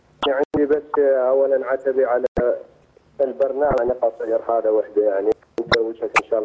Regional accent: Fallujah, Anbar, Iraq; يعني أنا من الفلوجة دا أحكيك يعني

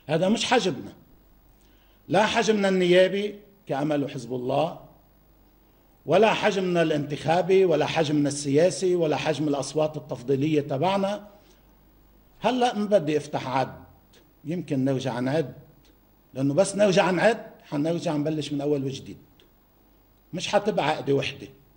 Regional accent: Lebanon; طالما النظام عندنا بلبنان نظام طائفي

